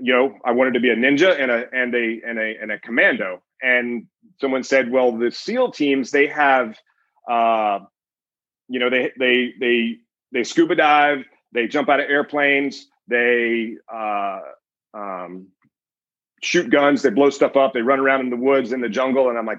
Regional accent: Meridian, Mississippi, United States; So I grew up in Meridian, Mississippi, a little town. There's not a lot there. I've been back several times.

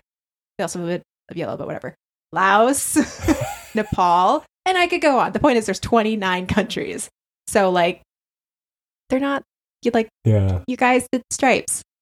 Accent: United States; First off, as an American, how dare you, sir?

